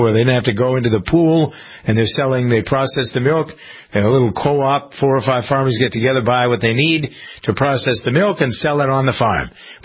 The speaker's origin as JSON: {"language": "English", "country": "United States", "said": "I'm an American capitalist through and through."}